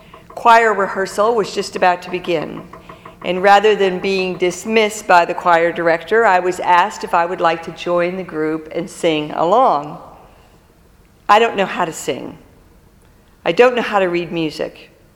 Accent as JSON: {"language": "English", "region": "Michigan", "country": "United States", "tie": "born or raised there", "said": "as a child growing up outside of Detroit"}